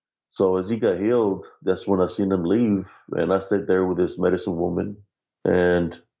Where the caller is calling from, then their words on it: Temple, Texas, United States; Yes, sir. I'm calling from Temple, Texas.